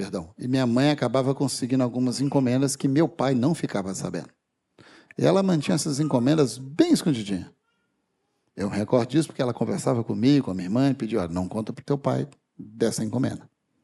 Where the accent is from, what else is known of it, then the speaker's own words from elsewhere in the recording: Minas Gerais, Brazil; also born or lived in Rio de Janeiro, Brazil; Pouco depois, resolveram ir para o interior de Minas, onde eu cresci.